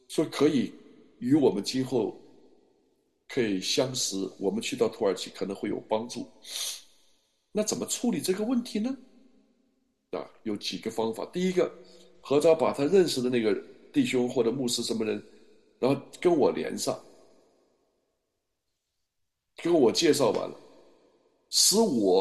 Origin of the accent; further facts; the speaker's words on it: China; 我们中国人，我们华人所建立的教会有许多不是教会